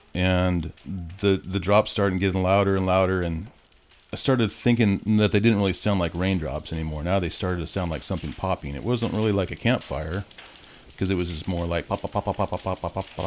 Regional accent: Anacortes, Washington, United States; I'm from Anacortes.

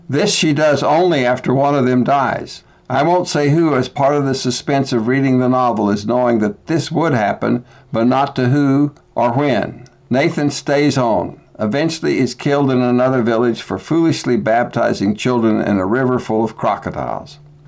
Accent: Amarillo, Texas, United States; from Amarillo, Texas.

